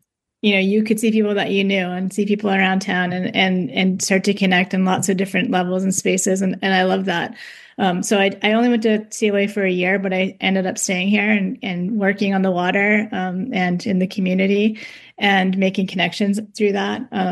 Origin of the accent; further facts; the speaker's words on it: New Hampshire, United States; I grew up in New Hampshire, actually, not in a rural town, in a suburban city